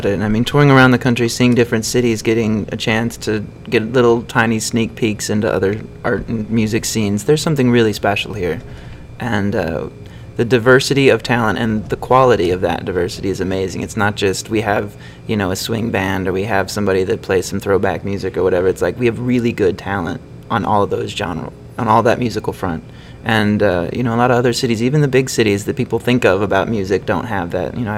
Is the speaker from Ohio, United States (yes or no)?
yes; Brecksville, Ohio, United States; growing up in Brecksville is sort of like almost in the middle of Cleveland and Akron.